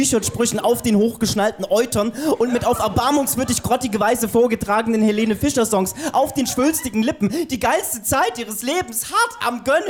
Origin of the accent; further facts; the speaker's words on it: Saxony, Germany; now in Tübingen, Germany; Also heute komme ich aus Tübingen. Ursprünglich komme ich aber von den weiten Höhen des Erzgebirges. Das ist ganz weit im Osten.